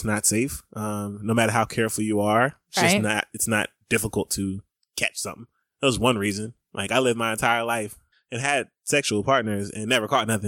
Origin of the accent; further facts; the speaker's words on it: Atlanta, Georgia, United States; We're from Atlanta.